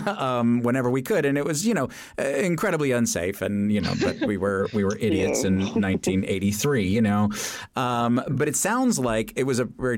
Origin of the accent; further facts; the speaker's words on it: New York City, New York, United States; Yes, I grew up in New York City.